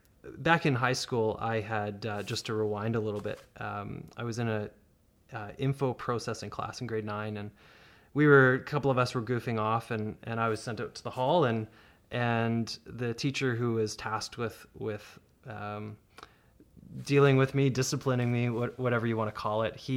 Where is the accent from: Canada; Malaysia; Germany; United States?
Canada; Pembroke, Ontario; also born or lived in Manitoba / Saskatchewan; now in Abbotsford, Canada; And originally born and raised in Ontario, spent a stint of my life in Manitoba, Saskatchewan, and more recently in the Fraser Valley.